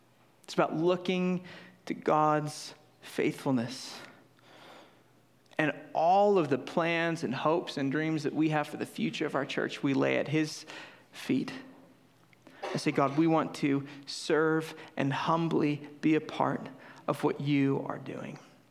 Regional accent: Chicago, Illinois, United States; Like I grew up, born and raised in Chicago. I'd never seen a mountain before.

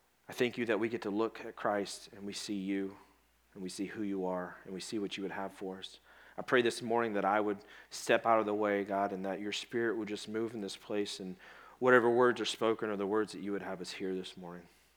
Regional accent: the South, United States; I grew up in the South. We got lakes, and I'm like, I know what a lake is.

